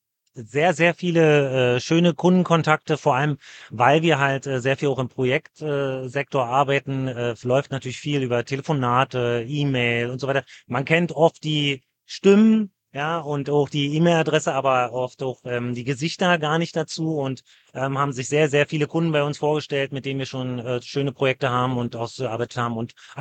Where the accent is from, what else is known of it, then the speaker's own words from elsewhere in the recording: Berlin, Germany; Ich komme direkt aus Berlin.